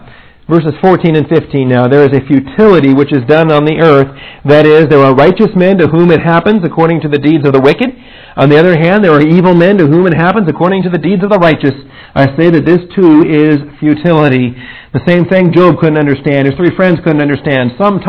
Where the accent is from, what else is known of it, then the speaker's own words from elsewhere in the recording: Seattle, Washington, United States; I'm not a Texas native. I'm from Seattle, Washington, and I never heard of a fajita.